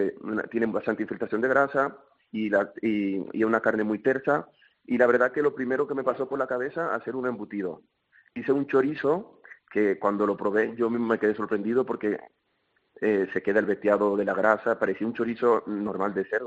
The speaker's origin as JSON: {"language": "Spanish", "country": "Dominican Republic", "moved": "yes", "lives_now": "Albarracín, Spain"}